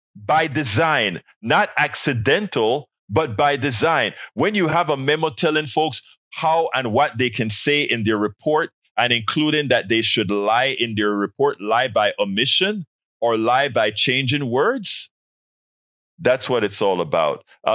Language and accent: English; Panama; I'm from Panama. The Cowboy and Indian wasn't a thing.